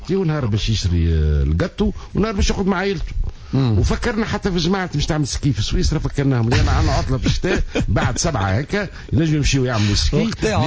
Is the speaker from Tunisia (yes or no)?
yes; Tunisia; احنا ديما نعاود كان عندنا في تونس ظاهره غريبه